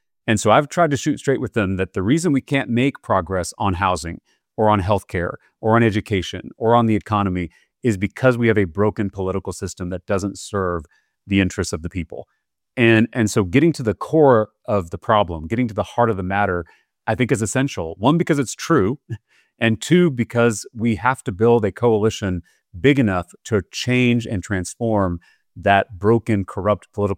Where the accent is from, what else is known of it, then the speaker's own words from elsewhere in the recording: Texas, United States; That's right. I am proud to be a Texas Democrat.